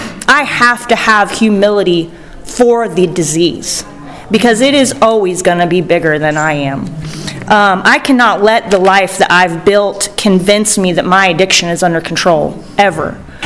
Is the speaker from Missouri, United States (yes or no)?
yes; Branson, Missouri, United States; I am from Branson.